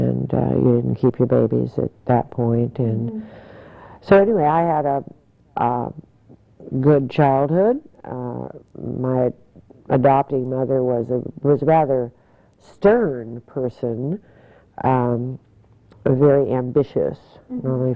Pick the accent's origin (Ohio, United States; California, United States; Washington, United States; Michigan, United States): Washington, United States; Chehalis; I was raised in Chehalis. Mm-hmm. I was adopted. And I was born in 31, December 31, and immediately adopted at 6 hours or something.